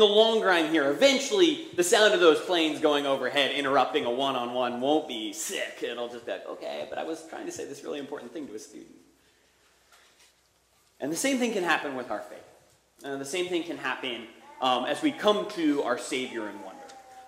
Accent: Philadelphia, Pennsylvania, United States; also born or lived in Richmond; now in Newport News, United States; I moved down from Richmond. I'm originally from Philadelphia. Still kind of getting to know the peninsula.

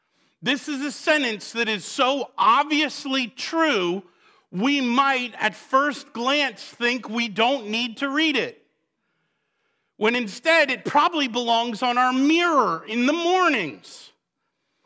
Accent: Boston, Massachusetts, United States; It was exactly like what when I was growing up in Boston.

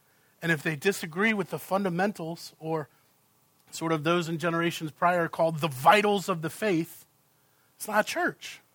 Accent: New England, United States; As a boy growing up in New England, and especially in the era when me and my friends first got our driver's licenses, we used to love to drive around.

